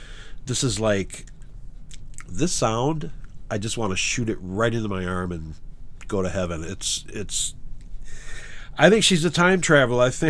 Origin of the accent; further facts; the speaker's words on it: Kenosha, Wisconsin, United States; from my hometown of Kenosha, Wisconsin